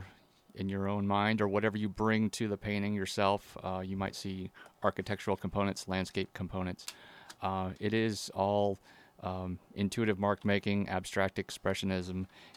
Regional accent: Yakima, Washington, United States; Yeah, the big metropolitan city of Yakima

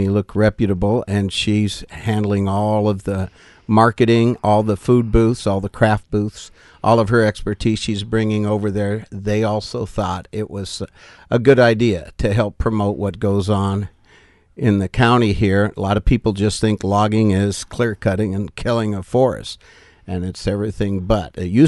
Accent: Astoria, Oregon, United States; Well, I grew up in Astoria

